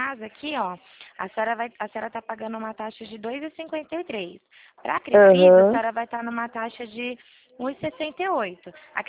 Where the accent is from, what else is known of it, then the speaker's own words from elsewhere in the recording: Presidente Prudente, São Paulo, Brazil; Eu sou de Presidente Prudente